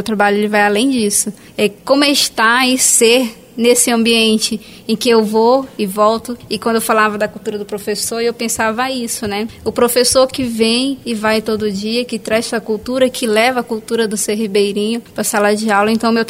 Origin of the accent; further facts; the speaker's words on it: Amaturá, Amazonas, Brazil; now in Benjamin Constant, Brazil; eu sou natural do município de Amaturá, no Amazonas. Eu não sou de Benjamin Constant. Hoje eu resido em Benjamin Constant, porque eu fui estudar, fazer a faculdade lá